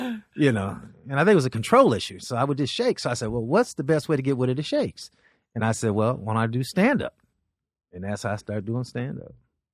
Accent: Los Angeles, California, United States

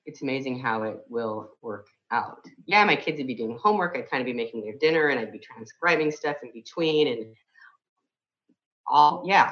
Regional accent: San Francisco, California, United States; I have a masterclass, Business Done Different, coming up here in San Francisco, my hometown, in a couple weeks.

